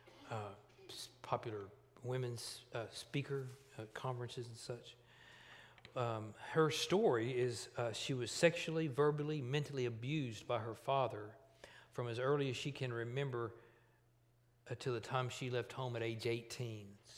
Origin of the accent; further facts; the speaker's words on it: Altus, Oklahoma, United States; Now, I grew up in Altus, Oklahoma. It's approximately 10 miles from the mighty Red River into, that's the boundary, the border into that foreign land called Texas.